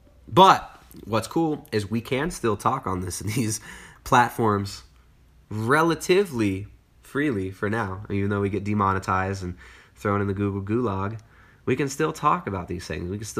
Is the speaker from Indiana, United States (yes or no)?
no; California, United States; I grew up in Southern California with, you know, like when the Mexican gangbangers and stuff. So it's like my dialect is influenced by my childhood experiences, right?